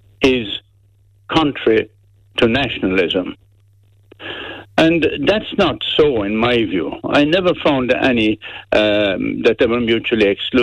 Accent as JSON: {"language": "English", "country": "Ireland", "said": "You know, we get local when we have to get local, but it doesn't undermine who we are as Irish people."}